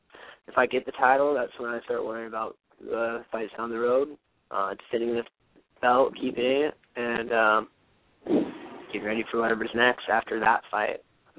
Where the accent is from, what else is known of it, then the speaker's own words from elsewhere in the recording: Arlington, United States; I'm from Arlington, fighting at Arlington Kickboxing Academy.